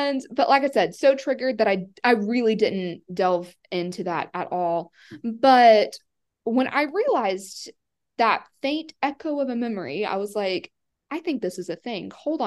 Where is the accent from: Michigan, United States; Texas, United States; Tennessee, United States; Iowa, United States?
Tennessee, United States; I am from Tennessee in the USA.